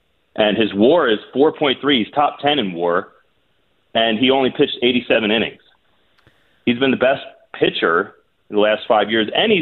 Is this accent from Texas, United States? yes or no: no; Philadelphia, Pennsylvania, United States; but I'm still from Philly, so I got to complain a little.